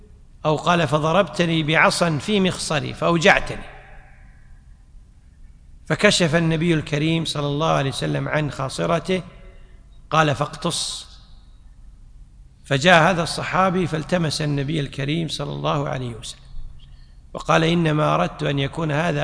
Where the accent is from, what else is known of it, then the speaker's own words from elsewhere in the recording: Kuwait; يعني عندنا بالكويت كلمة عامية يقولون قص الحق من نفسك